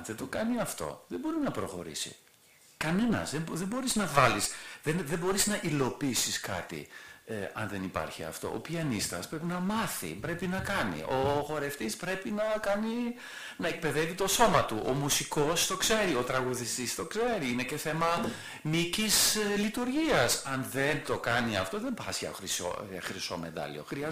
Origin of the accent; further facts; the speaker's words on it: Germany; now in Greece; μην βλέπετε ότι είμαι Γερμανός